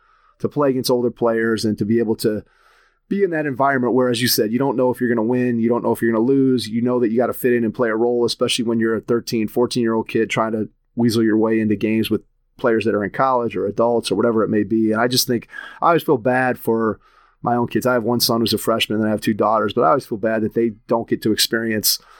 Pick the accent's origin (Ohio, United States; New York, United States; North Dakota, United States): Ohio, United States; Cleveland; And I grew up in Cleveland, Ohio.